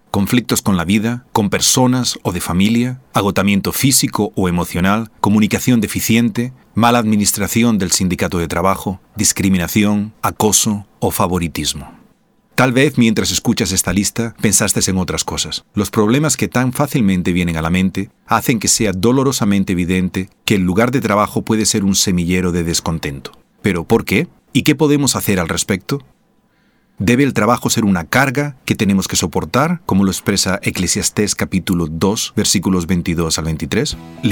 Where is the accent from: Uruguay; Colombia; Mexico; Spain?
Spain; de España y te traigo una meditación